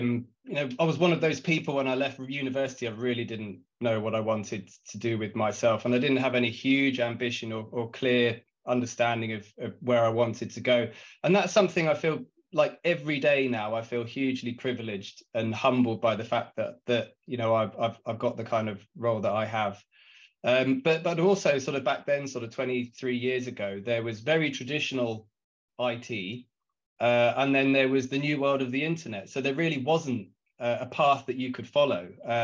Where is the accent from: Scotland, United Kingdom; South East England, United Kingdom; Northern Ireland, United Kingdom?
South East England, United Kingdom; Southampton; I worked at a couple of startups based down where I grew up around Southampton